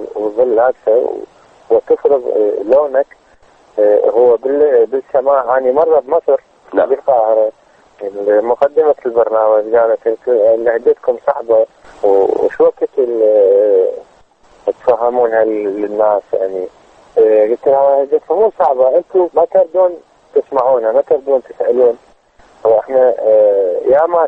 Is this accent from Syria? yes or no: no; Iraq; أنا هذا ما نزعت الثوب العراقي